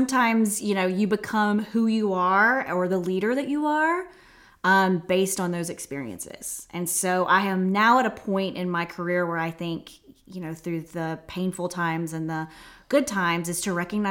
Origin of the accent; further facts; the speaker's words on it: Arkansas, United States; So because she's from Northwest Arkansas, I'm from Northwest Arkansas. Our families have been here for a long time.